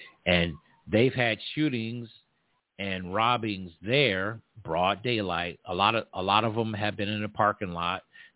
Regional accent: New York, United States; He was from New York. I'm from New York.

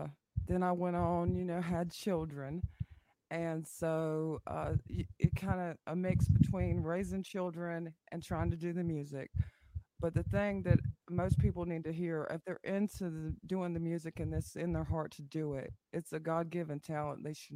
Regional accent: North Carolina, United States; I am actually born and raised around the Outer Banks, and I was actually born in Lisbon City.

